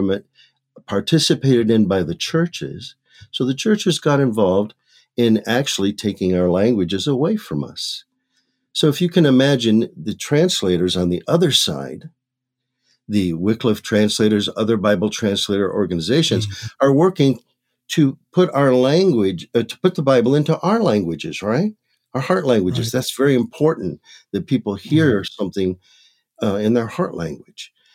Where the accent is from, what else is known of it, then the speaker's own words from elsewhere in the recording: Michigan, United States; now in Maricopa, United States; I was born and raised in Michigan. My ancestry includes Ojibwe from Ontario, Canada, Yaqui from Sonora, Mexico, as well as English, German, and Spaniard.